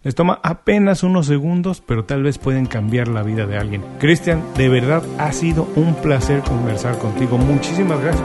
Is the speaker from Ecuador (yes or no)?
no; Mexico; Me parece que es una representación muy fiel de lo que somos los mexicanos